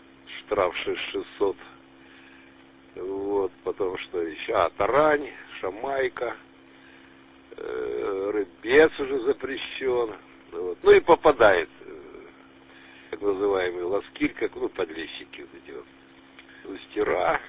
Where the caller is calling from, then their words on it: Kamensk-Shakhtinsky, Rostov Oblast, Russia; Я не из Ростова, Камень, Шахтинский, ну, Сдачин.